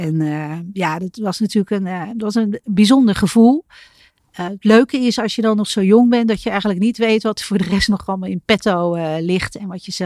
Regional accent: Netherlands; want we hebben geen bergen, dus dat valt dan op als Nederlandse

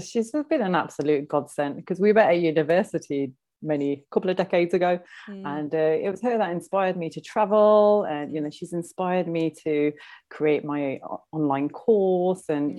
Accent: Coventry, West Midlands, United Kingdom; born there; Yeah, I was born in Coventry.

